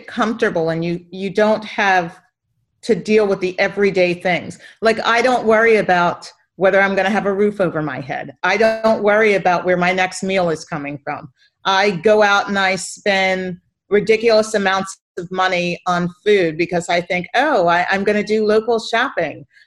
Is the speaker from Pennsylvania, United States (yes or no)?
yes; Philadelphia, Pennsylvania, United States; I come from Philadelphia. That's born and raised. So that was really a hotbed of racism also in the North.